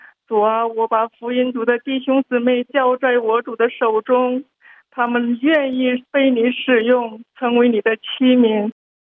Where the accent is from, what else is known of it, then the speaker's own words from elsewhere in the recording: Shenzhen, Guangdong, China; 弟兄姊妹平安，我是深圳的